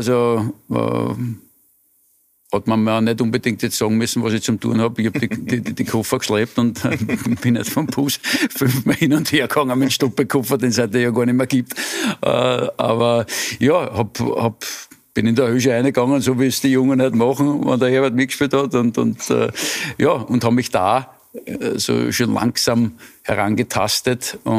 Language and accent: German; Vienna, Austria; ich bin halt im Prater aufgewachsen